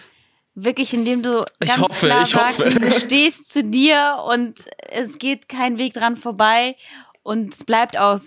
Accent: Russia; ich bin auch Russin

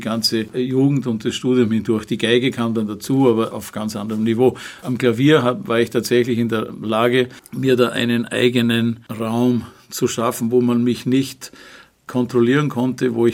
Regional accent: Upper Austria, Austria; Ich komme aus Oberösterreich, aus dem oberen Innviertel. Und das hat mich als Kind geprägt. Das ist eine Gegend, die also zu 99, so und so viel Prozent also rein katholisch ist und immer war.

